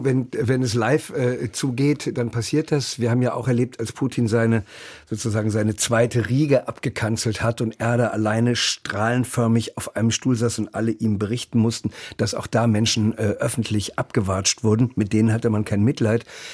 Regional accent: North Rhine-Westphalia, Germany; Ich komme aus der Nähe von Paderborn.

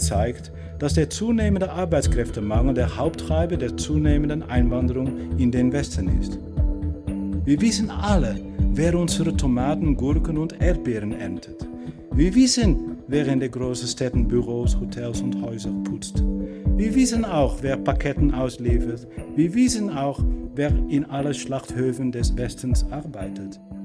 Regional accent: Netherlands; accent: Dutch; German is a second language

